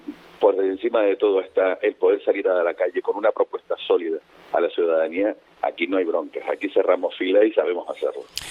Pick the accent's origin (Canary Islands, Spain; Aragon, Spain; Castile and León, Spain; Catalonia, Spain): Canary Islands, Spain; yo soy también canario, tan canario como el que más, y voy a defender los intereses de mi isla y de Canarias